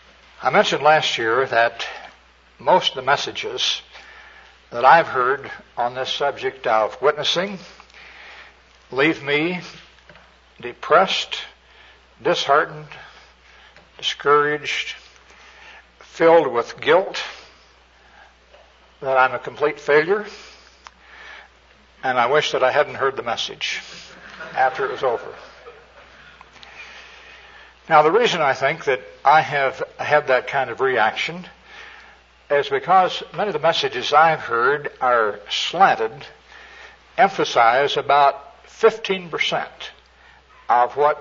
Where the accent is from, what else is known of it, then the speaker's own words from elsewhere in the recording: Oak Grove, Missouri, United States; born there; I was born in Jackson County, right out of Kansas City, and a place on the water tower, it says Oak Grove.